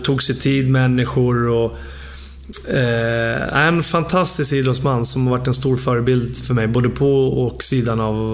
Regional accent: Farsta, Stockholm County, Sweden; Jag vet ju bara i min skola i Farsta där jag växte upp var det många som brottade.

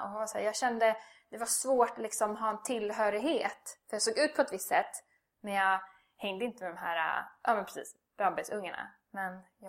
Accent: Haninge, Stockholm County, Sweden; jag är uppvuxen i Haninge

